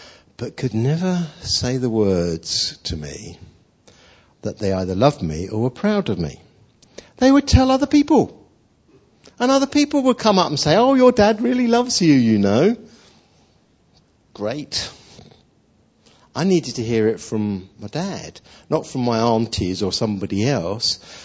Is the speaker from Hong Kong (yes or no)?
no; England, United Kingdom; moved away as an adult; now in New Zealand; Well, I'm an Englishman in New Zealand, right? I've been there for 4 years. So the English in me is still quite prevalent.